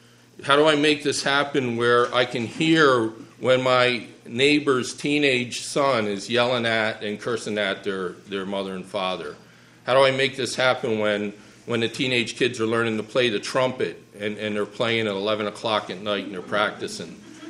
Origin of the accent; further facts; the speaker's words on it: Philadelphia, Pennsylvania, United States; growing up in Philadelphia and trying to ask, well, how does mercy ministry apply to living in Philadelphia?